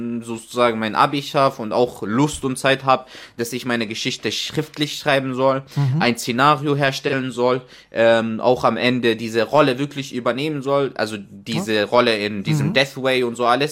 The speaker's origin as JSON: {"language": "German", "country": "Syria", "tie": "born or raised there", "second_language": "German", "lives_now": "Germany", "said": "also ich war in Syrien, meine Kindheit wurde zerstört sozusagen. Meine Erinnerungen an Syrien sind jetzt gute"}